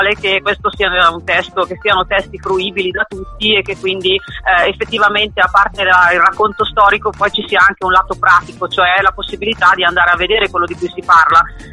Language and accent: Italian; Milan, Lombardy, Italy; No, io sono lombarda, precisamente milanese.